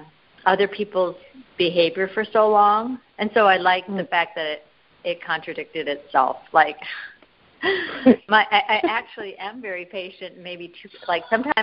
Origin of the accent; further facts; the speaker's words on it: Wisconsin, United States; Oh, wow, I'm from Wisconsin.